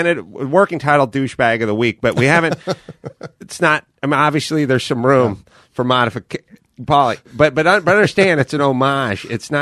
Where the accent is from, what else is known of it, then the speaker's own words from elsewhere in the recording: North Hollywood, California, United States; Anyway, I grew up on Houston. My family's house is on Houston Street in North Hollywood. And I got out of North Hollywood High, which was down Magnolia Boulevard there from Odyssey.